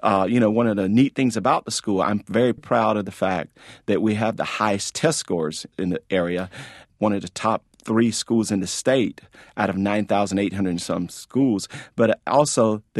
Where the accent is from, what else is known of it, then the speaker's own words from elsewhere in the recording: the South, United States; I grew up in the South back in the 50s and the 60s.